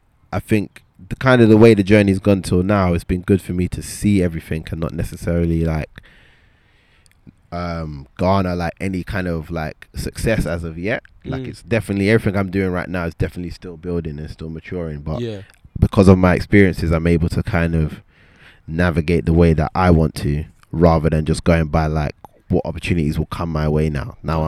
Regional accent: Lewisham, London, United Kingdom; And I'm from Lewisham, so that's like the other side of London and that.

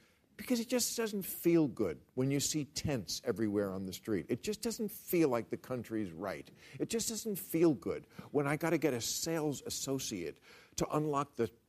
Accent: New Jersey, United States; He's from my home state of New Jersey.

